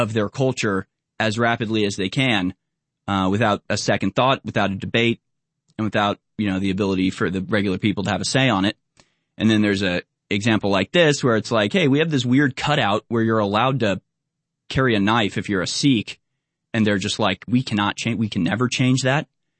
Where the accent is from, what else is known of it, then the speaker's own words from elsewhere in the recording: Texas, United States; Can I carry a Bowie knife since I'm from Texas?